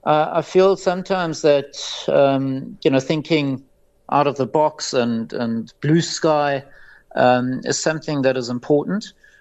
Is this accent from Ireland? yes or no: no; South Africa; being South African, we obviously love our braai